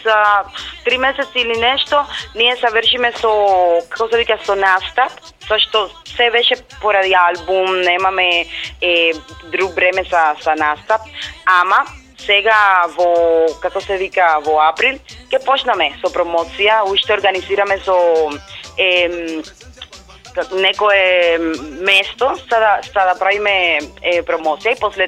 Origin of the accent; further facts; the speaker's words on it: Cuba; Macedonian is a second language; now in North Macedonia; тројца сме од Куба и во Македонија продуцираме се тоа песна.